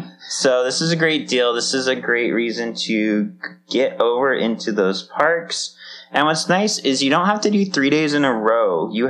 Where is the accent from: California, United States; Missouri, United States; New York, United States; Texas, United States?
California, United States; as people who have lived in SoCal all our lives, she grew up in LA, I grew up in Orange County.